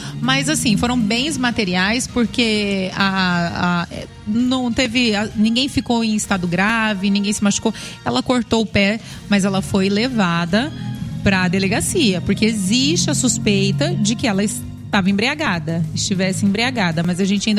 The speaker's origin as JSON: {"language": "Portuguese", "town": "Vilhena", "region": "Rondônia", "country": "Brazil", "said": "Eu vim de Rondônia, mas eu vim da única cidade que é fria lá."}